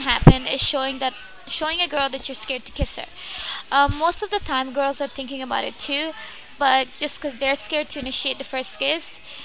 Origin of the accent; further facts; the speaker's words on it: Ajax, Ontario, Canada